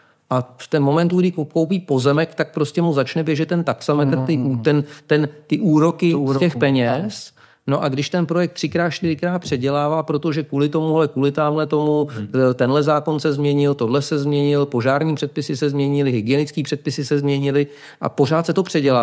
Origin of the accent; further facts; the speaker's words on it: Prague, Czechia; já jsem vyrůstal v Rodamku, což je vlastní to Chodov, vlastní to Černej most